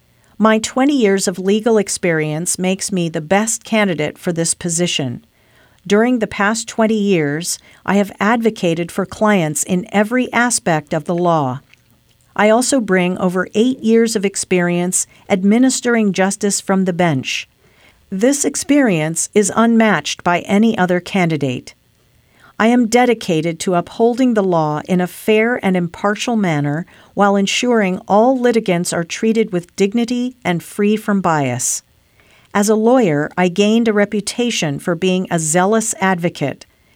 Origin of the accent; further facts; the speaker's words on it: Washington, United States; Born and raised in Grant County, I am motivated by integrity, perseverance, and my love for community and family. I have been fortunate to raise my children in Grant County